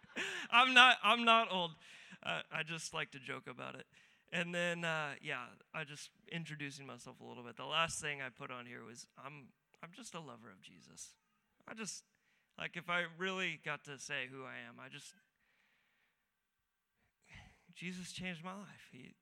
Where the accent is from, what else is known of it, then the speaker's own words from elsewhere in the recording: San Clemente, California, United States; I'm from California, so Southern California specifically, a little city. Some of you guys have been there. It's called San Clemente.